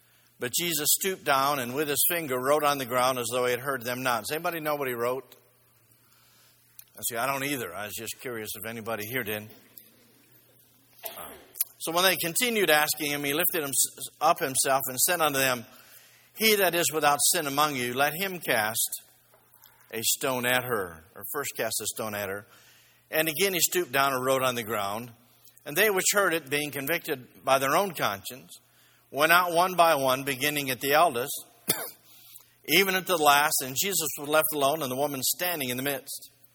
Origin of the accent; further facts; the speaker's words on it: Ohio, United States; I'm from Ohio. And I married a Texan.